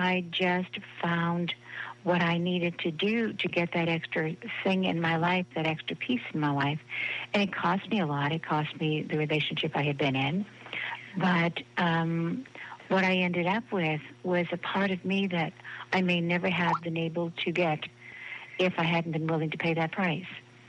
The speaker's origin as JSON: {"language": "English", "town": "Boston", "region": "Massachusetts", "country": "United States", "tie": "born or raised there", "said": "growing up in South Boston, that was an expectation"}